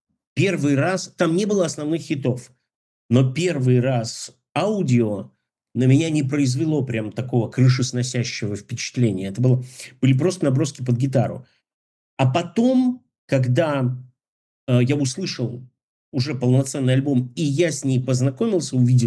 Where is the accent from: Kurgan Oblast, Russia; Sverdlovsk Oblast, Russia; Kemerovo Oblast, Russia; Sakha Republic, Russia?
Sverdlovsk Oblast, Russia; Yekaterinburg; в моем родном городе Екатеринбурге